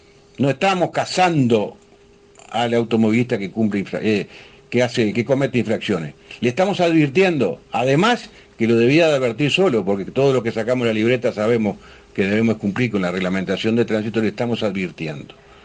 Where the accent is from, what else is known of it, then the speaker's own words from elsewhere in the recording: Uruguay; y que como uruguayos que queremos salvar vidas, y esa es mi responsabilidad